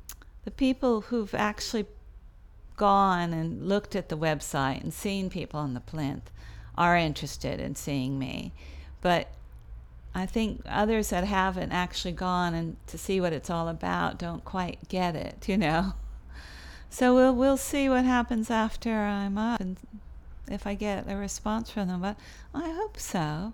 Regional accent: Los Angeles, California, United States; now in England; I'm from Los Angeles originally. I've been in England for 17 years.

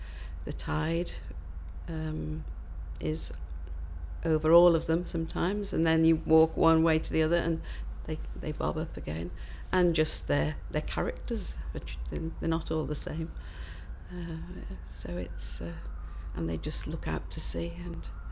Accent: Wirral, North West England, United Kingdom; I'm 70 and I'm from Wirral in Merseyside.

